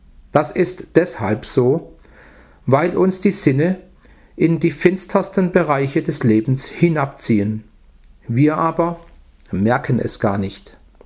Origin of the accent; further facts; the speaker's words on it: India; Ich wurde in Indien geboren, wuchs heran, heiratete dann und verbrachte ein paar schöne Jahre mit meiner Frau.